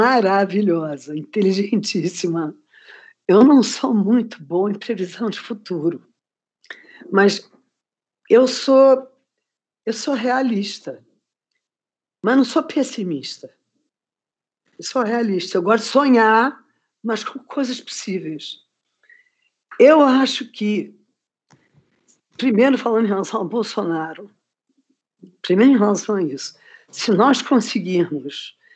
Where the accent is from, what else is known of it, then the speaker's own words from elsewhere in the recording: Rio de Janeiro, Brazil; moved away; Quando eu mudei do Rio, quando eu saí do Rio, sou carioca, nasci lá, e voltei, mas adoro Rio de Janeiro, nasci no Rio de Janeiro. Eu mudei para cá tem 11 anos.